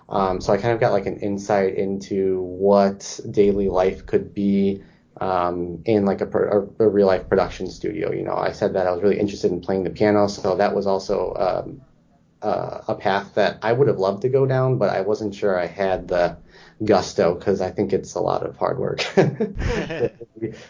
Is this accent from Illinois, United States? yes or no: yes; Chicago, Illinois, United States; also born or lived in Boston / Washington; No, I'm actually from Chicago. My family is from Chicago and lived here most all my life, and then before I moved to Boston for school and then later Washington.